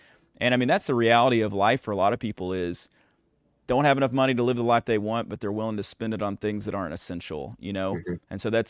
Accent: Arkansas, United States; But we loved soda, it turns out, growing up in Northeast Arkansas.

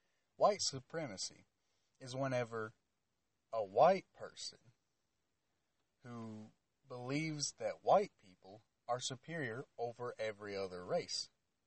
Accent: Southern US, United States; Also, I'm a Southerner, so I got Southern pride.

